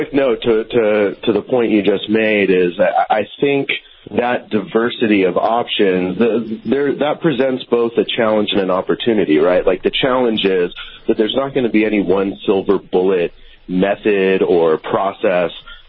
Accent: California, United States; I mean, I'm a kid from California.

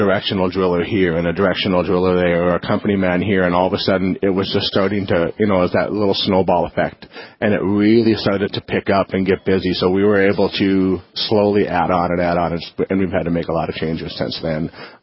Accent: Watford City, North Dakota, United States; moved away as an adult; also born or lived in Phoenix, Arizona; So I was born and raised in Watford City. This is all I knew. I went to 2 years of junior college in Williston, very proud of the Tetons.

